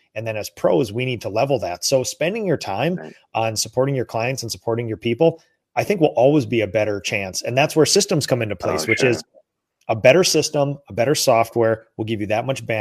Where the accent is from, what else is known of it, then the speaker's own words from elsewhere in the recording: Minnesota, United States; I'm from Minnesota. I don't make a lot of eye contact.